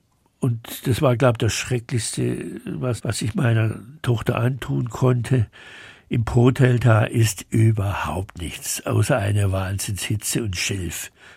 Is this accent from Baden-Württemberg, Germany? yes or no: yes; Schwäbisch Gmünd, Baden-Württemberg, Germany; Das ist meine ganz große Leidenschaft, weil ich komme aus Schwäbisch Gmünd.